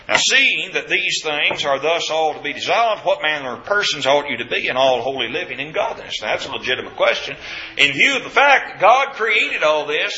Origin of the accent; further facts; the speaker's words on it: Kentucky, United States; You know, growing up in Kentucky, I've never seen anything like that. You know why? We didn't have any oceans in Kentucky.